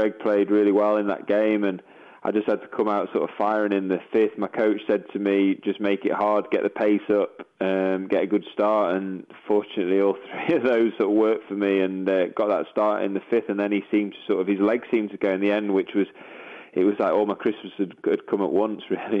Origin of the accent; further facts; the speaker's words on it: Sheffield, Yorkshire and the Humber, United Kingdom; You know, I'm just someone from Sheffield who sort of hacked the ball around over the years